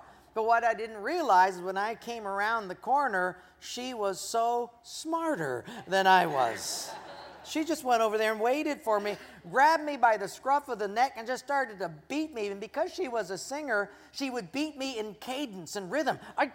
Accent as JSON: {"language": "English", "town": "Palolo Valley", "region": "Hawaii", "country": "United States", "tie": "born or raised there", "said": "I grew up in Palolo Valley. My mother was just a local Japanese lady"}